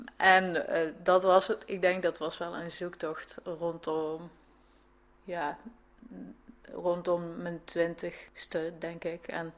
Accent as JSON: {"language": "Dutch", "town": "Eindhoven", "region": "North Brabant", "country": "Netherlands", "tie": "born there", "said": "Ik ben geboren in Eindhoven. Toen zijn we wat vaker verhuisd met mijn ouders. Ik heb lang in Sonnenbrugge gewoond. En daarna ben ik eerst gaan studeren in Maastricht, later in Nijmegen. En inmiddels zijn we hier."}